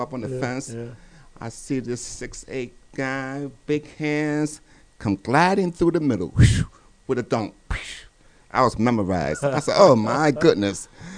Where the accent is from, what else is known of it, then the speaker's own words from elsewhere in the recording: New York City, New York, United States; I came from New York City in the South Bronx from the Rucker Basketball League. That's where I started my basketball.